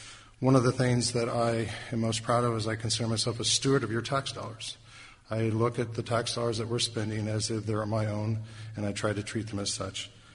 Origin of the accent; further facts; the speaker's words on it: Galesburg, Illinois, United States; I grew up in Galesburg, went through the school system here, and graduated from here at GHS.